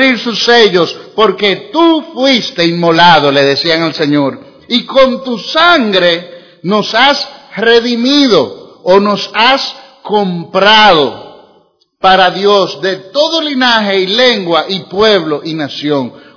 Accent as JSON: {"language": "Spanish", "country": "Dominican Republic", "tie": "born there", "said": "Somos dominicanos porque nacimos aquí"}